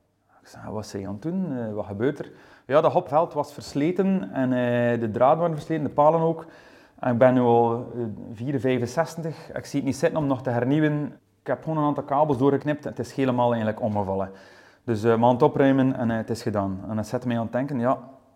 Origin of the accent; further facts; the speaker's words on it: Poperinge, Flanders, Belgium; Ik ben een ras-echte Poperingenaar, dus geboren en getogen in Poperingen. Mijn vader is altijd landbouwer geweest.